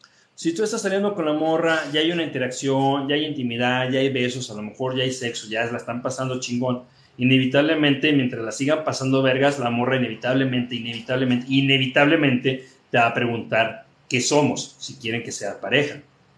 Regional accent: Guadalajara, Jalisco, Mexico; now in Playa del Carmen, Mexico; soy de Guadalajara, pero en Playa del Carmen vivo

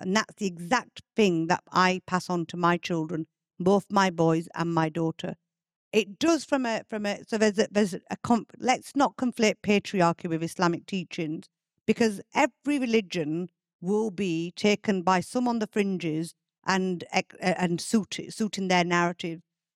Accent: Bradford, Yorkshire and the Humber, United Kingdom; when I was raised in Bradford, right here in Bradford, I had a cultural understanding of Islam.

